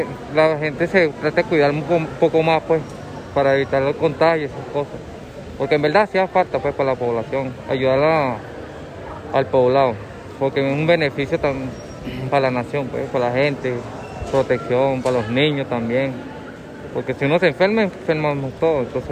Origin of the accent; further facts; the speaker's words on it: Venezuela; now in Colombia; Soy venezolano. Tengo 2 años y medio aquí